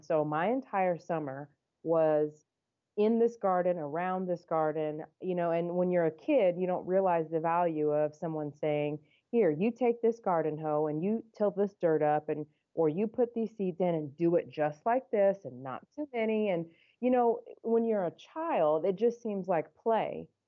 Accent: Georgetown, Illinois, United States; now in Danville, United States; Correct. I grew up in Georgetown.

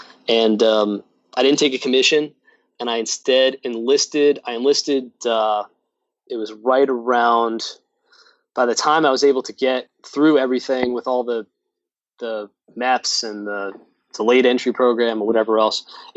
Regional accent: New York, United States; And you and I talked about how I'm originally from New York. And I still had family in New York at the time.

